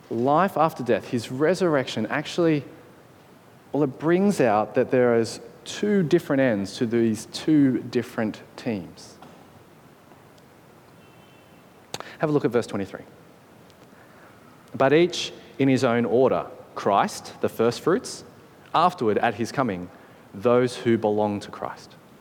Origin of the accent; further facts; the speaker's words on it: Australia; to actually acknowledge corporately we as Australians have treated our Indigenous Australian peoples terribly.